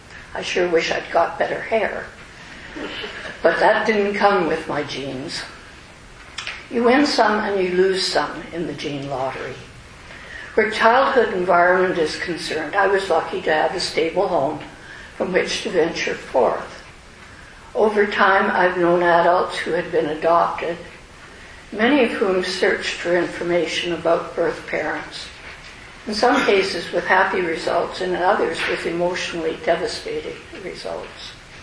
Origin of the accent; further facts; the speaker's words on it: Windsor, Ontario, Canada; I grew up in Windsor, Ontario, more than a stone's throw from the American border, but probably not more than 2 or 3 football fields away. From the foot of my street, you could see Americans moving around on Belle Isle, the Detroit Park.